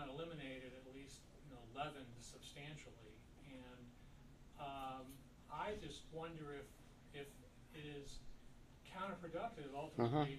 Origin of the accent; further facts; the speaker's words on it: Louisville, Kentucky, United States; from Louisville.